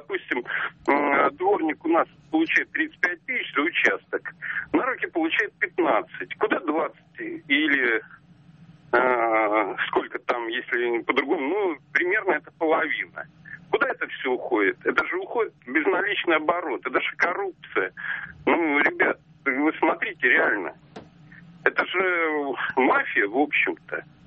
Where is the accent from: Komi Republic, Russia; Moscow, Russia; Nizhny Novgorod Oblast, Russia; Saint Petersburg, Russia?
Moscow, Russia; я москвич. Но положение тяжелое, 59 лет